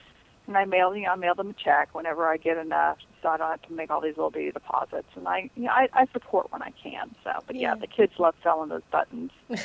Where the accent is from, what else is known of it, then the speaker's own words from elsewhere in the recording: San Antonio, Texas, United States; I'm from San Antonio, Texas.